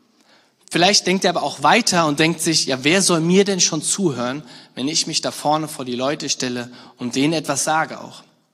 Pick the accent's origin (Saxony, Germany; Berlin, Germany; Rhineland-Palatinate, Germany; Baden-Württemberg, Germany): Rhineland-Palatinate, Germany; Ich komme aus der Nähe von Mainz und in einem Nachbarort, wo ich groß geworden bin